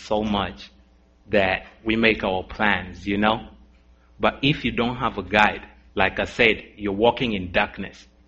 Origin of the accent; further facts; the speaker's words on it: Nairobi, Kenya; I come from Nairobi, Kenya. My city alone has 3 million people just in the city.